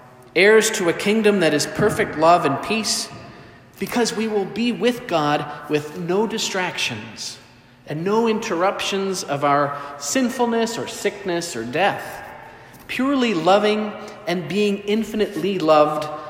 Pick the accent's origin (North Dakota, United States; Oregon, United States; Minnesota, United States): Minnesota, United States; Duluth; Growing up in Duluth, my three brothers and I would often beg and plead with our mom, who was a stay-at-home mom, to take us to the beach, to Park Point on hot, sunny summer days.